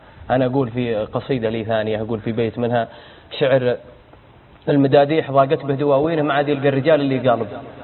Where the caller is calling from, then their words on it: Egypt; انا ارسلت للشيخ من مصر مره